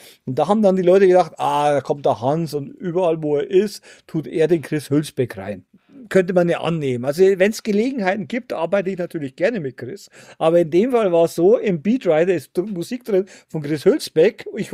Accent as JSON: {"language": "German", "region": "Bavaria", "country": "Germany", "tie": "born or raised there"}